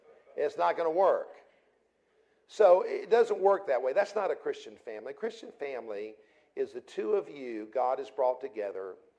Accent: the South, United States; My wife and I come from the South.

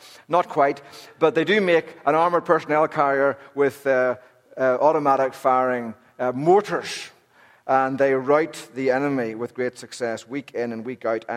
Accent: Northern Ireland, United Kingdom; when I was a young lad growing up in Northern Ireland in the late 70s, early 80s

